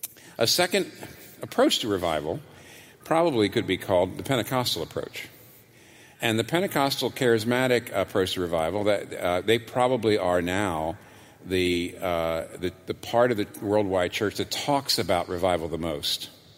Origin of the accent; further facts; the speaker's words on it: Northeast, United States; moved away as an adult; I was not from the South. I was a Northeastern kid, a Yankee. And when I moved to the South back in the 1970s, I was surprised, actually.